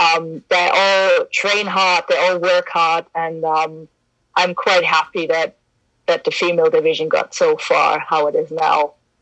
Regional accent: Germany; English is a second language; now in United Kingdom; Just to clarify something, I just live in the UK, so I'm actually German, so I'm not English.

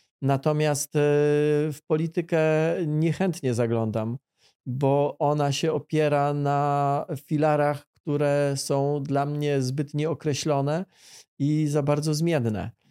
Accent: Silesian Voivodeship, Poland; Ja się tak przyglądam, może dlatego, że jestem ze Śląska, górnictwu kosmicznemu.

